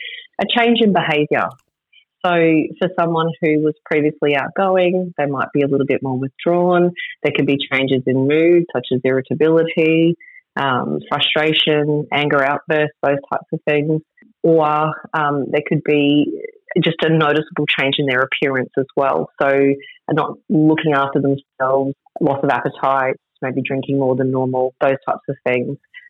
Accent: Emerald, Queensland, Australia; So I was born in Emerald to second-generation farmers, and I was raised on a cattle station 60 kilometres northwest of Emerald.

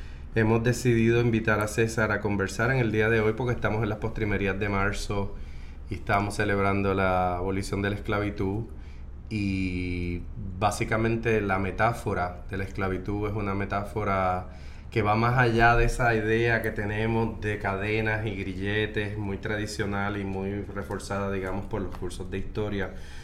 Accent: San Juan, Puerto Rico; Y de la casualidad que ese es el barrio de mi infancia aquí en Santurce.

